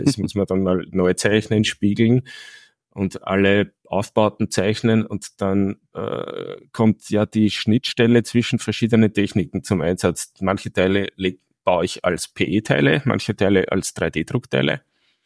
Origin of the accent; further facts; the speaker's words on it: Austria; bei uns in Österreich.